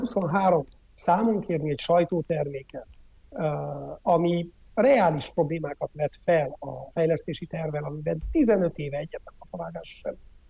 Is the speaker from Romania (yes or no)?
yes; Odorheiu Secuiesc, Harghita, Romania; Én azt gondolom, udvarhelyiként, hogy Székelyudvarhely nagyon sok szempontból elvesztette azt a helyzeti előnyét